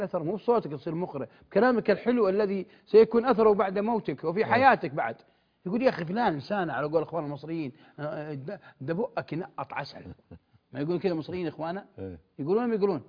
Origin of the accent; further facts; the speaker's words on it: Buraydah, Al-Qassim, Saudi Arabia; وبالمقابل تجي مدرسة من عنيزة عندنا في بريدة